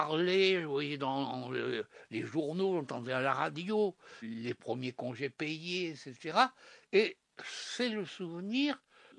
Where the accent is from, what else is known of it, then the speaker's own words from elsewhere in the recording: Toulon, Provence-Alpes-Côte d'Azur, France; born there; Je suis né à Toulon, oui.